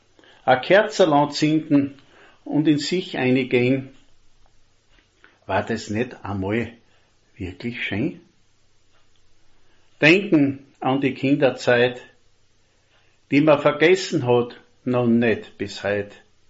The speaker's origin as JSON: {"language": "German", "region": "Styria", "country": "Austria", "tie": "born there", "said": "Und da ich ja gebürtiger Steirer bin"}